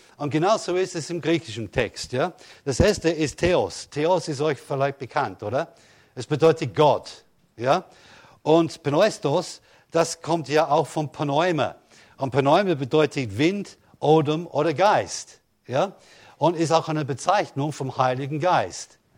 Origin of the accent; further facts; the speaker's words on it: England, United Kingdom; German is a second language; Als Engländer, der früher nicht Deutsch lesen konnte oder verstehen konnte oder sprechen konnte, schien mir es unmöglich, diese langen Worte.